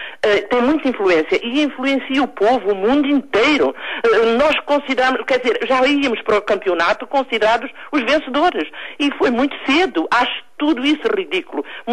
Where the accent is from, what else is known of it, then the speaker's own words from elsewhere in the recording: Portugal; Seremos bons ou maus, mas somos portugueses